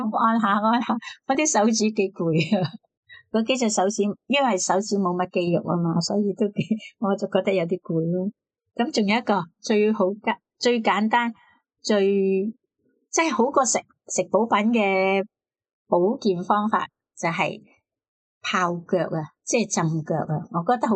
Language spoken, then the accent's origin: Cantonese; China; 我哋中国人